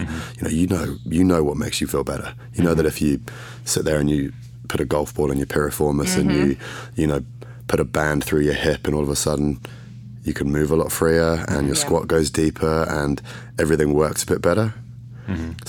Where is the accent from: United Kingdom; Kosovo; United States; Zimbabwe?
United Kingdom; England; So, yeah, I'm English.